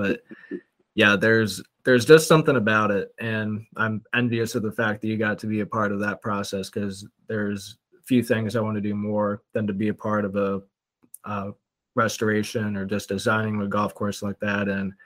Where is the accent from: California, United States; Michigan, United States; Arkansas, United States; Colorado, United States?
Colorado, United States; Denver; when I was growing up in Denver, and shortly after I started playing golf